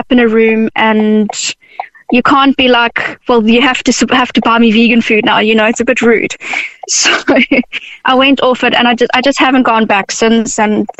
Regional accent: South Africa; now in Ireland; I'm initially from South Africa.

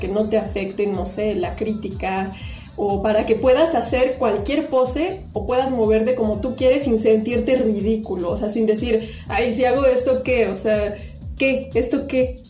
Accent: Naucalpan, State of Mexico, Mexico; De Naucalpan.

